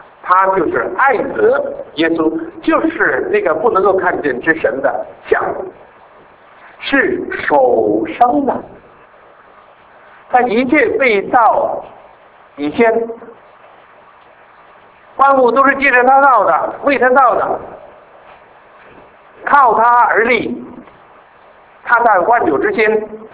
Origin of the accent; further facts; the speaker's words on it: Hong Kong; 我说我来自香港，我是一个中国人